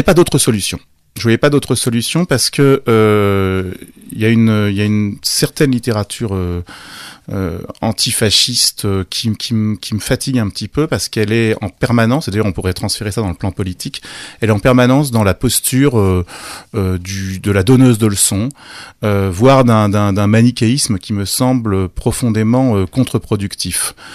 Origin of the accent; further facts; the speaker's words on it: Rouen, Normandy, France; Moi, je suis originaire de Rouen.